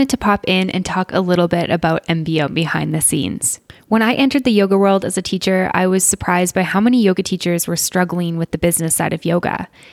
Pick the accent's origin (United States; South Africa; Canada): Canada; I'm from Canada, but Michigan's one of the states I haven't been to.